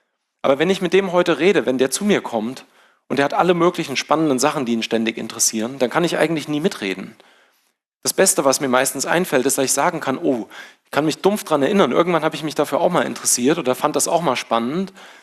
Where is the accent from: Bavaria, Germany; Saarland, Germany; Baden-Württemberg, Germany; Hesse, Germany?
Hesse, Germany; Ich bin groß geworden, hatte ich ja gesagt, da auf dem Land irgendwo in Hessen, in einem Ort mit 3.500 Einwohnern.